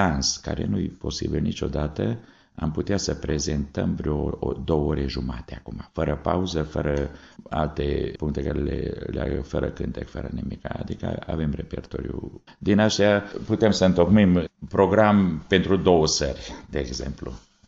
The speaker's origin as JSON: {"language": "Romanian", "country": "Romania", "said": "Prima dată, fiindcă sunt român, îmi place foarte mult."}